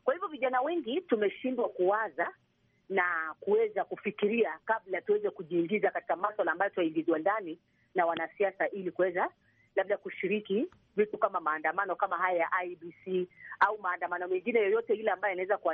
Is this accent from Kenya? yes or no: yes; Kenya; mimi binafsi kama Mkenya na as a youth